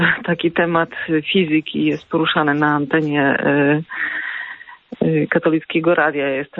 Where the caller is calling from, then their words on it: Kraków, Lesser Poland, Poland; dzwonię z Krakowa.